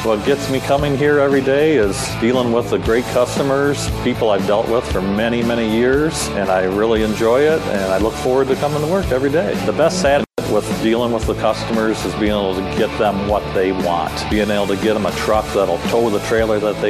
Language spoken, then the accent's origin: English; Owendale, Michigan, United States; from Owendale, Michigan.